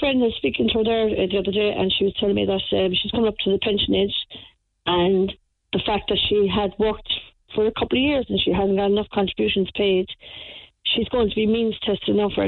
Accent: Ireland; born or raised there; also born or lived in England

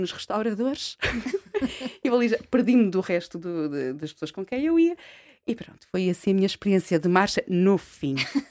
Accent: Lisbon, Portugal; E eu nasci num bairro, em Marvila.

